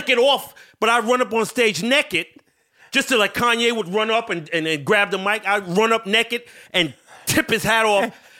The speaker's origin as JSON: {"language": "English", "town": "New York City", "region": "New York", "country": "United States", "tie": "born there", "said": "because I know what this shit is because I was born in New York City."}